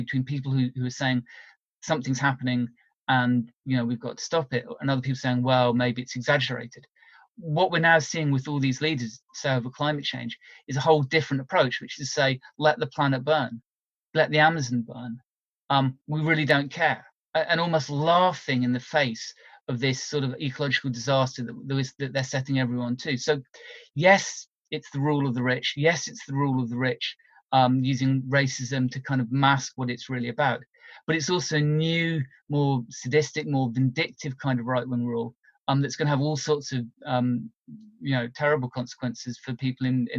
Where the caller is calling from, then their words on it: United Kingdom; you know, I'm calling in from Britain.